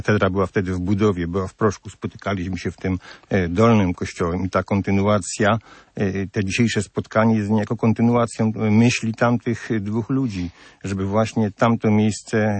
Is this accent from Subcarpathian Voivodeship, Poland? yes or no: yes; Krzemienica, Subcarpathian Voivodeship, Poland; w Krzemienicy, w mojej rodzinnej wiosce.